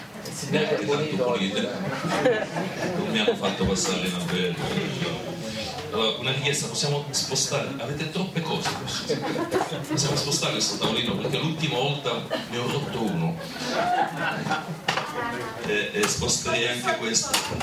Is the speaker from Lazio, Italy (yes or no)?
yes; Rome, Lazio, Italy; now in Naples, Italy; io vengo da Napoli, ho un'opera lì. Sono romano in realtà, ma trasferito a Napoli per volontà di Dio da circa 4 anni e spero di rimanere là per tutta la mia vita